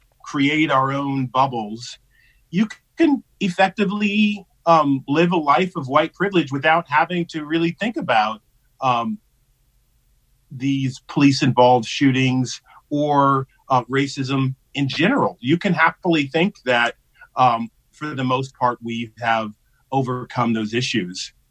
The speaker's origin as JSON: {"language": "English", "town": "Orangevale", "region": "California", "country": "United States", "tie": "born or raised there", "said": "as a kid growing up in Orangevale, I was one of very few Black people out there."}